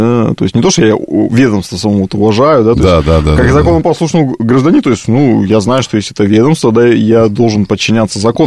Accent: Vladivostok, Primorsky Krai, Russia; из Владивостока.

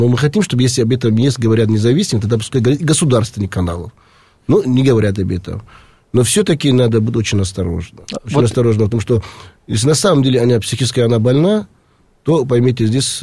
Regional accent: Tajikistan; Я горжусь Таджикистаном, потому что я таджик по национальности.

